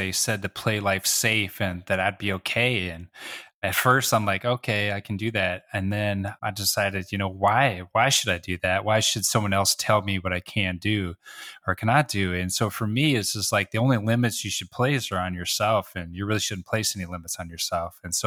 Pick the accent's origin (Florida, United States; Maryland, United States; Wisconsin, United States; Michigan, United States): Wisconsin, United States; Farm boy from Wisconsin was now getting to go places. You know, I know a lot of people still from my hometown that have never left the state.